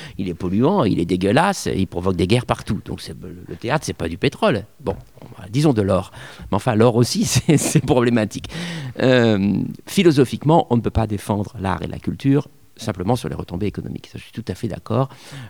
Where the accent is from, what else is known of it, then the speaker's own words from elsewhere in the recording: Provence-Alpes-Côte d'Azur, France; Moi, je suis originaire de la Côte d'Azur, et ici, c'est le Vaucluse.